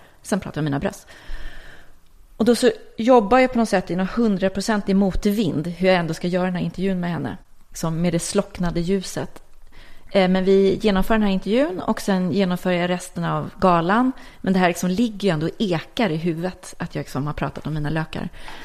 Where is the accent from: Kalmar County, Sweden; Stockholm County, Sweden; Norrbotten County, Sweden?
Stockholm County, Sweden; Lidingö; Jag är uppvuxen på Lidingö. Jag är uppvuxen i ett stort gult trähus. Jättefint. Det var ganska bohemiskt och lite proggigt när jag växte upp.